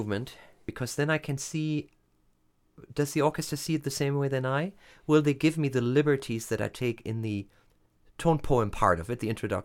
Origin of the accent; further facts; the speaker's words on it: Germany; moved away as an adult; now in United States; when I came to this country from Germany.